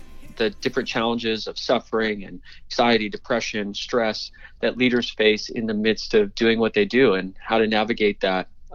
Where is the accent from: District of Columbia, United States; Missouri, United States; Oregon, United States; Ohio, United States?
Oregon, United States; So going to Oregon, which is my home state, and planting a church in a dark city, Eugene, Oregon, was a dream of mine